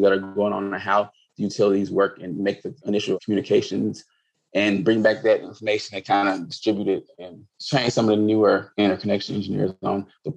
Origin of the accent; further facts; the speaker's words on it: Chicago, Illinois, United States; also born or lived in Jamaica / Florida; I was born in Chicago. Then I lived in Jamaica for a few months. Then I moved back to Chicago. Then I moved to Florida for a few years, like 13 years. And then I ended back up in Chicago.